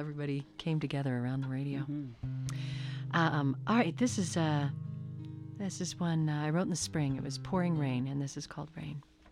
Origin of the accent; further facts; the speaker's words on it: Colorado, United States; I've got some things back here in Colorado, because this is my hometown